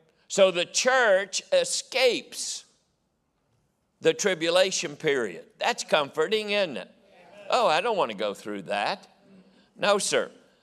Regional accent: Illinois, United States; moved away; But see, I came from Illinois, and everything out there is in squares.

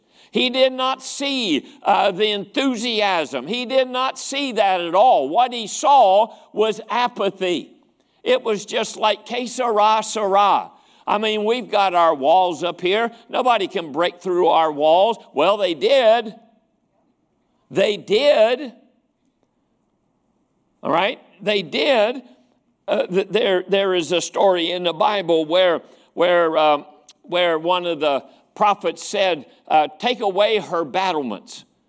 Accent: West Virginia, United States; And I'm from West Virginia.

